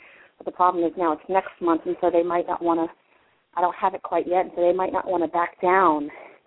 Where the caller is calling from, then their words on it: Washington, District of Columbia, United States; I'm calling from Washington, D.C.